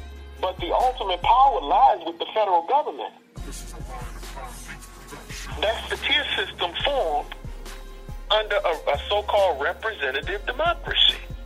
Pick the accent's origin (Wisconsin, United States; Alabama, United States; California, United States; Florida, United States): Alabama, United States; Prichard; Just like in my hometown of Pritchett, Alabama.